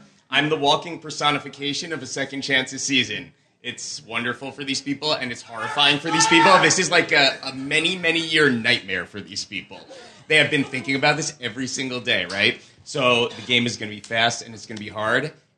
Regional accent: New York City, New York, United States; I am from New York City.

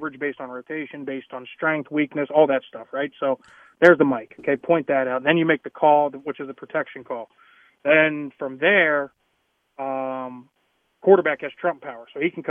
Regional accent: Pittsburgh, Pennsylvania, United States; especially us growing up in Pittsburgh, even Indianapolis, very similar weather, right?

